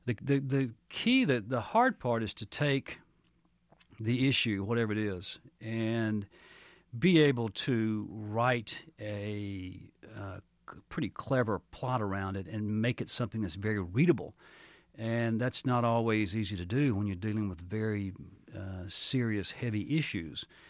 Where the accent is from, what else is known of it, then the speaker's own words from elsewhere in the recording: Southaven, Mississippi, United States; I grew up in South Haven. I lived there for 20 years, so it's a suburb of Memphis. And so I spent a lot of time in Memphis as a kid. I still consider that area to be home.